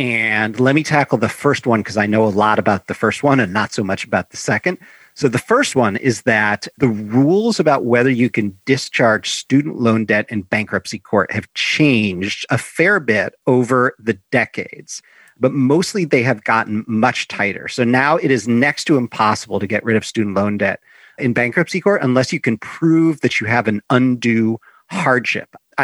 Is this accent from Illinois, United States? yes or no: yes; Chicago, Illinois, United States; So I grew up in Chicago and the Land's End catalog back then was like more of a regional phenomenon.